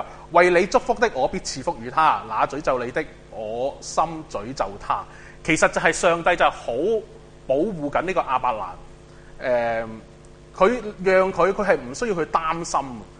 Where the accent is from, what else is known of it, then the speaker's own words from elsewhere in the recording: Hong Kong; 其实我哋香港人特别我哋好有计划嘅